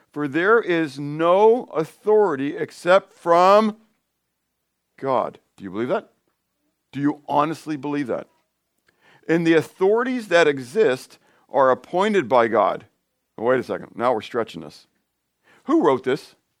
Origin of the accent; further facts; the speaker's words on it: United States; I'm an American.